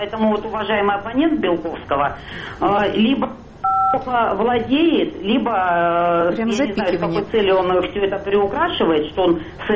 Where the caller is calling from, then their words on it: Smolensk, Smolensk Oblast, Russia; Я из Смоленска.